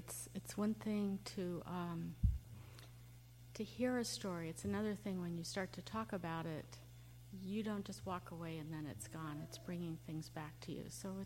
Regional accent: United States; born there; I'm totally atypical, being American-born white woman.

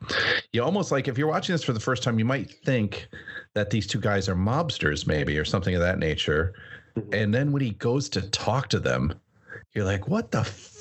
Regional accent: Wisconsin, United States; Just so our listeners know, all three of us are born and raised in Wisconsin. So Packers are in our blood.

